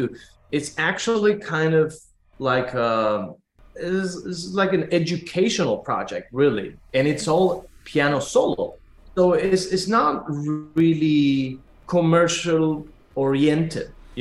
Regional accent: Buenos Aires, Argentina; I was born in Argentina and raised in Buenos Aires.

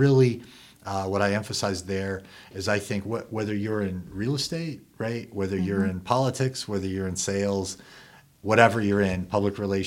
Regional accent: Denver, Colorado, United States; And I'm from Denver and we stopped at my parents' house

